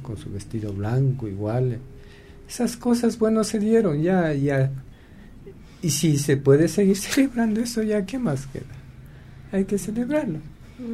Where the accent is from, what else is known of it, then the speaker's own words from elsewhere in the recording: Quito, Pichincha, Ecuador; Y del Quito, ¿sabes?